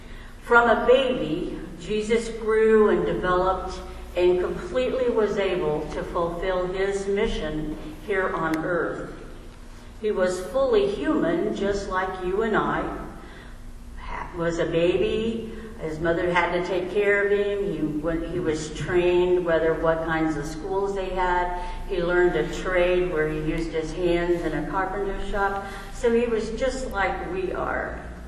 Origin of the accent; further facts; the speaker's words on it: Illinois, United States; I'm originally from Pike County, Illinois, which is just across the river from Hannibal, Missouri.